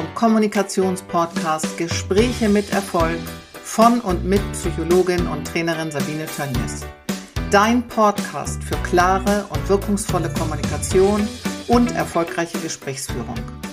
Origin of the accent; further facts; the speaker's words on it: Lower Saxony, Germany; eigentlich mit Holland im Herzen aufgewachsen, weil ich komme ursprünglich aus Ostfriesland und auf der anderen, Entschuldigung, auf der anderen Seite war immer Groningen, also Holland gehört in mein Leben.